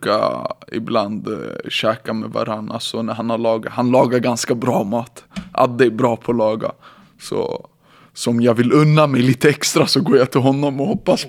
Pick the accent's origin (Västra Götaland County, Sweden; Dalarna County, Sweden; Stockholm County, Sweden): Stockholm County, Sweden; Stockholm; Jag är uppvuxen i Stockholm från västra sidan.